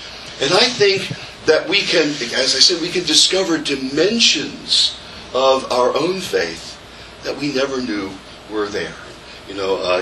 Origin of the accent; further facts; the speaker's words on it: United States; also born or lived in Rome, Italy; There's no better way, I found out, to know that I'm an American.